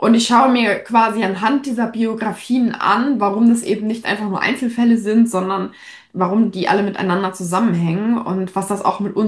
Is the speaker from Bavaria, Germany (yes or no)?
no; Lüneburg, Lower Saxony, Germany; Ich bin aus Lüneburg, habe viele Jahre in Berlin gelebt.